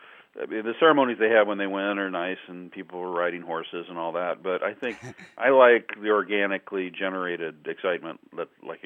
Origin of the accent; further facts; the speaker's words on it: Midwest, United States; I mean, I grew up in the Midwest, you may know.